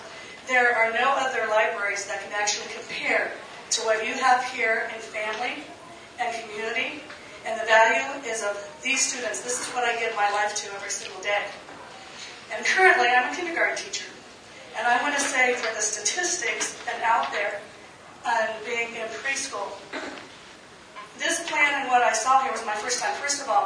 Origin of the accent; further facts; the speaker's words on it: Ohio, United States; and I'm originally from Ohio, and my entire time here in this particular state of Arizona has been at this library.